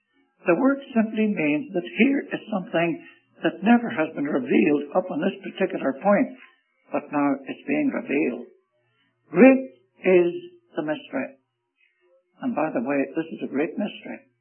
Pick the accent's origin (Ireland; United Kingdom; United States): Ireland; And by the way, although I'm an Irishman, I hate to argue.